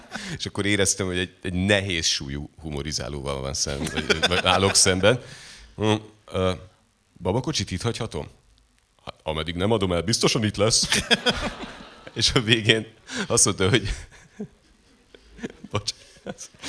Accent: Budapest, Hungary; Tehát, oda mentem, és már messziről tudod, ilyen pestiként.

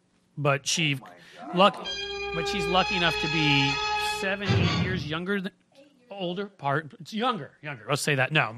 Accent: United States; now in Ohio, United States; I grew up here, but now we're out in the swing state of Ohio.

